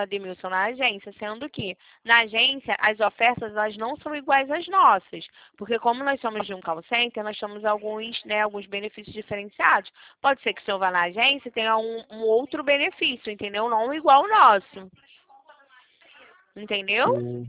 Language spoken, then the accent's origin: Portuguese; Rio de Janeiro, Brazil; Eu sou aqui do Rio